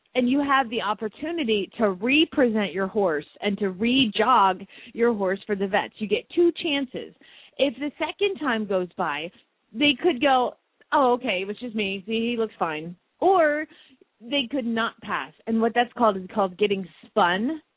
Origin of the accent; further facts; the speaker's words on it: Phoenix, Arizona, United States; from Phoenix, Arizona